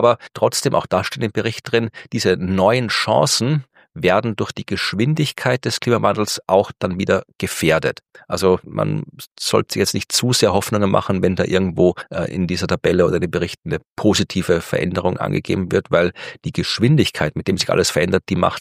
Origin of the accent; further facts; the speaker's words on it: Lower Austria, Austria; da, wo ich herkomme, die Wachau, dieses Flusstal, ein Stückchen westlich von Wien, so ein schönes, sehr, sehr schönes Stück entlang der Donau. Da haben wir sehr viel Wein und sehr viel Obstbau, vor allem Marillen, also Aprikosen.